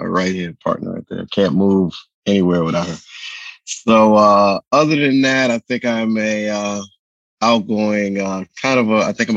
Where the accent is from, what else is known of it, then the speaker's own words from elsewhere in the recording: Queens, New York, United States; also born or lived in Bronx; I'm originally from New York, from Queens, stayed in the Bronx for a while, moved back to Queens, family in North Carolina.